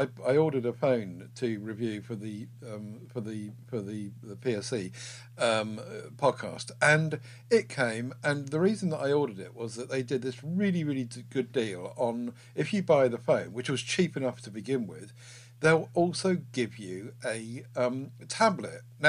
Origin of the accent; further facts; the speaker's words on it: United Kingdom; moved away as an adult; As a Brit who's lived outside the UK for 38 of my 57 years, I'm fairly conversant with both imperial and metric units